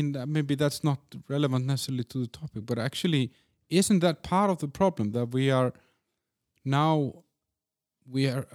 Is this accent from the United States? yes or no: no; Iceland; I'm from Iceland. It's a small country.